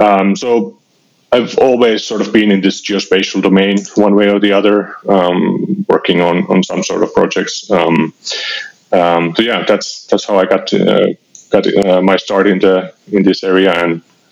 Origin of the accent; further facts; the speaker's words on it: Finland; English is a second language; now in Berlin, Germany; So I'm originally from Finland. Been living in Berlin for many years